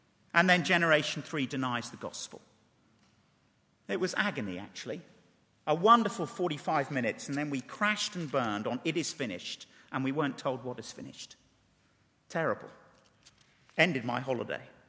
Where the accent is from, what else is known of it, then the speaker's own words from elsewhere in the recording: England, United Kingdom; because I'm an Englishman